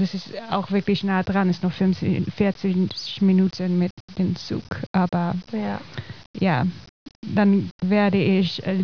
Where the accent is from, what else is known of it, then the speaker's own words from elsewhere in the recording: Netherlands; German is a second language; weil ich komme aus Niederlande, aber ich bin hier nie gekommen.